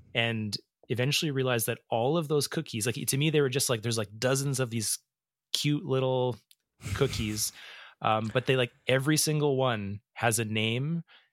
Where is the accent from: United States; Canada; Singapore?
Canada; Calgary, Alberta; on the street that I grew up on in Calgary and where my folks still live.